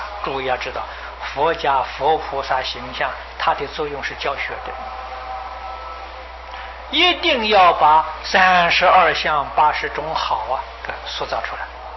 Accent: China; 这个地势就是忉利天主。我们中国人称为玉皇大帝

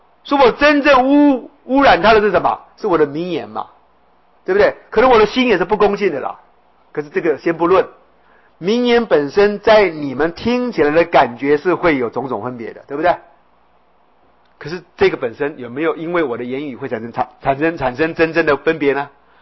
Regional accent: Taiwan; 一个台湾老乡

